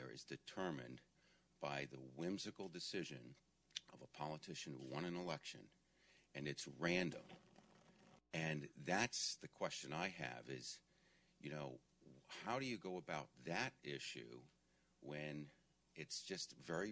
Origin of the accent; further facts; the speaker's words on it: Rhode Island, United States; I'm from Rhode Island. I was a regulator in Rhode Island for about 7 years